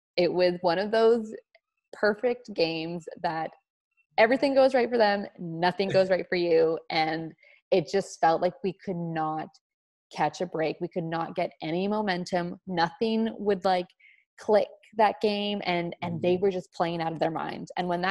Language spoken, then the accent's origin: English; Canada; We're Canadian over here.